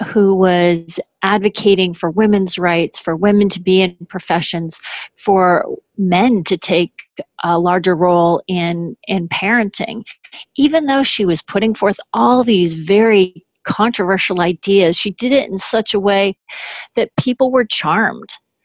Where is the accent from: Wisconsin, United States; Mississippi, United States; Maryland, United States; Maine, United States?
Maine, United States; Augusta; She went to my hometown of Augusta, Maine